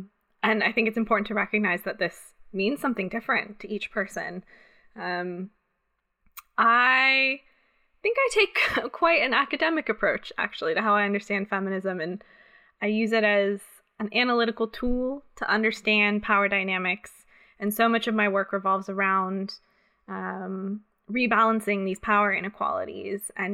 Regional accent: California, United States; So growing up in California, there was definitely a tendency to think we were in a more progressive society than we actually were.

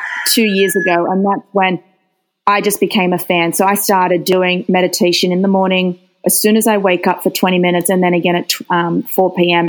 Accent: Australia; I'm from Australia originally

